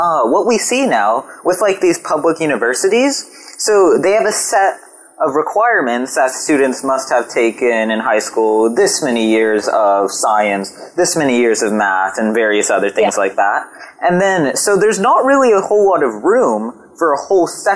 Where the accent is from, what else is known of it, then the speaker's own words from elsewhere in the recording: California, United States; but also be put to a vote in my home state of California